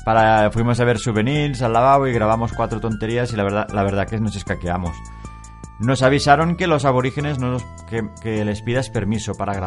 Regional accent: Barcelona, Catalonia, Spain; es como nosotros que somos de Barcelona

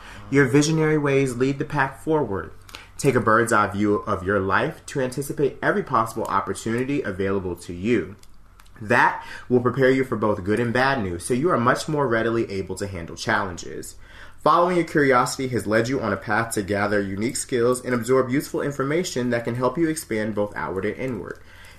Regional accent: Georgia, United States; also born or lived in New York; Listen, so my family, I was raised in Georgia. I was born in New York, but raised down south. My family's still down south.

